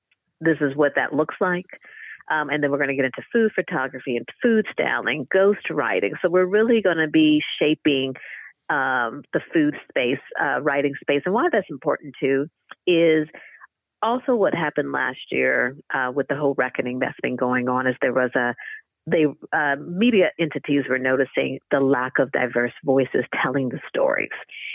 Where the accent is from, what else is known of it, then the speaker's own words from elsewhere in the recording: Midwest, United States; now in Oakland, United States; growing up in the Midwest, a lot of things, obviously now living in Oakland, food is different